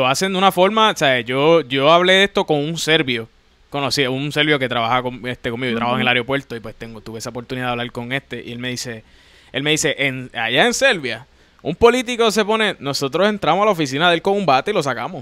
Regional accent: Puerto Rico; el valor que tiene su trabajo para nosotros como puertorriqueños.

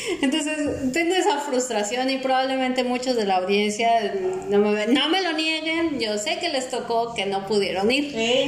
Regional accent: Nuevo León, Mexico; como regio te odio

